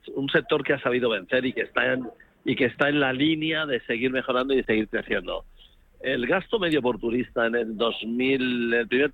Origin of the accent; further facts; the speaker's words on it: Barcelona, Catalonia, Spain; yo soy de Barcelona